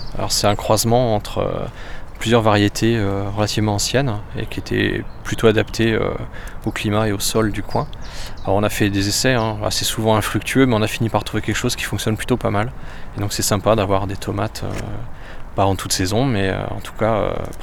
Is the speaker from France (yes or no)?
yes; Troyes, Grand Est, France; je suis né en 2007, donc 43 ans déjà, et donc je viens de Troyes, dans l'Aube, et j'ai toujours vécu ici. J'y suis né, j'y ai grandi, et j'y suis resté.